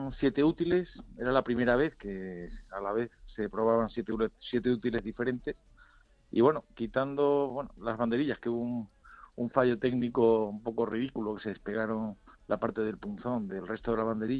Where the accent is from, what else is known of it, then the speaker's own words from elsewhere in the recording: Cáceres, Extremadura, Spain; now in Madrid, Spain; Bueno, yo soy extremeño, aunque vivo en Madrid. Oh. Yo soy de Cáceres.